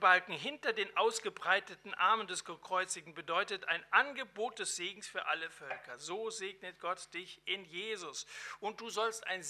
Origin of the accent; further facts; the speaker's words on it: Hesse, Germany; Die Fläche kaum größer als mein Heimatland Hessen.